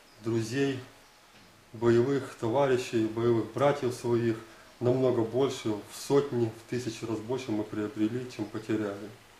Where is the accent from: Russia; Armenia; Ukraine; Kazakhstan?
Ukraine; Kyiv; я сам киевлянин